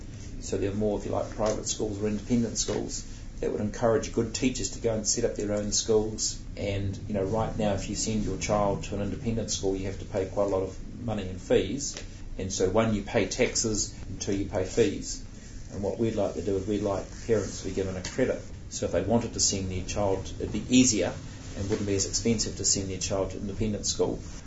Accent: Auckland, New Zealand; when I grew up in Pepetoetoe, it was an average income suburb. It wasn't a rich suburb. It wasn't a poor suburb.

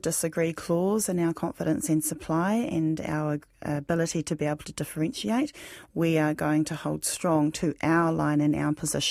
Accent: Hokianga, Northland, New Zealand; also born or lived in Manurewa; I'm from Hokianga and Manurewa. Those are issues in both of my communities.

